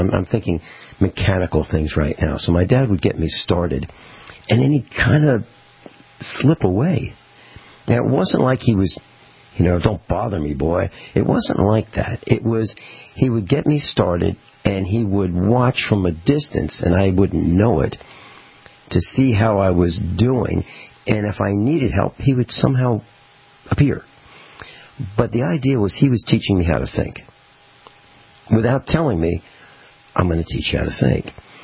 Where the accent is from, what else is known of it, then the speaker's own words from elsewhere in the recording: United States; I mean, as an American, as an Italian who became an American along with my grandmother, they came to this country and studied